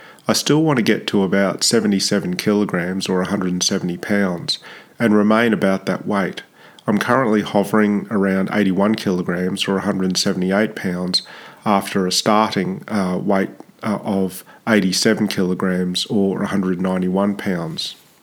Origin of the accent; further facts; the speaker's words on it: Brisbane, Queensland, Australia; also born or lived in Darwin; It's funny, Brisbane is my hometown, but when I think of home, I still think of Darwin.